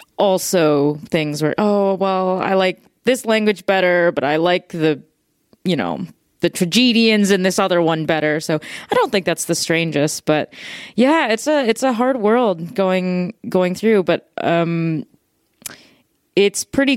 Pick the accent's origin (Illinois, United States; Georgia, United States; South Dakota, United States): Illinois, United States; Chicago; No, the closest I've come to is I grew up in Chicago.